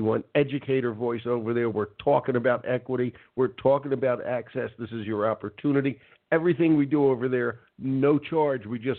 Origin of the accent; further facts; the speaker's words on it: Philadelphia, Pennsylvania, United States; And again, I'm from Philly.